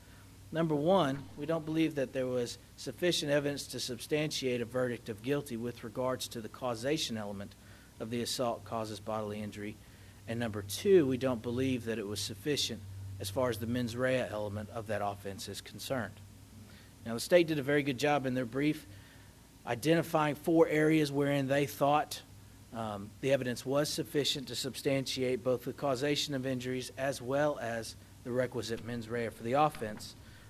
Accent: Flower Mound, Texas, United States; I'm from Flower Mound.

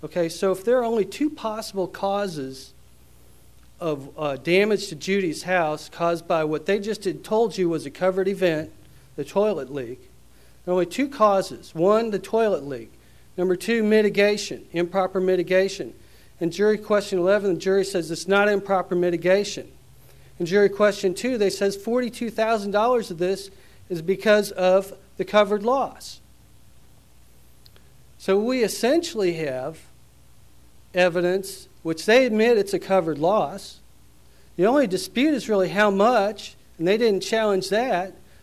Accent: Corpus Christi, Texas, United States; I'm a lawyer from Corpus Christi

